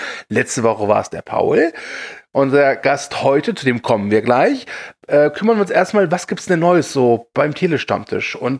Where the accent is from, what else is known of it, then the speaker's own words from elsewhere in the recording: North Rhine-Westphalia, Germany; weil ich bin ja Rheinländer, ja, aus dem schönen Nordrhein-Westfalen